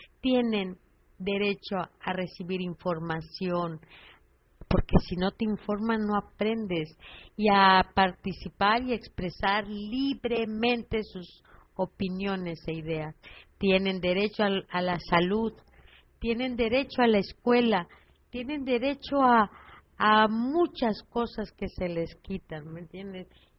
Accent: Punta Alta, Buenos Aires Province, Argentina; born there; les diré que soy argentina. Nací en la Punta Alta, al sur de la provincia de Buenos Aires.

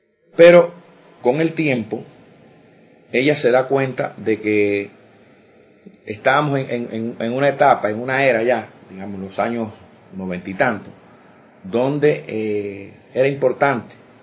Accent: Havana, Cuba; acá en el municipio de La Lisa, de donde soy

